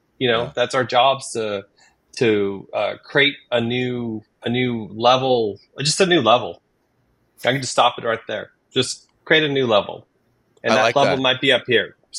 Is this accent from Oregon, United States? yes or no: yes; Oregon, United States; I came from Oregon. I grew up with off-road stuff for wheeling